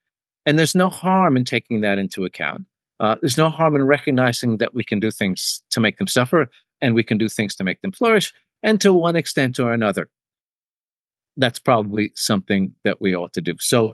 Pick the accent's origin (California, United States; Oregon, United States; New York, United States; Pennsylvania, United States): New York, United States; New York City; I grew up without pets. I grew up in New York City. I grew up without pets.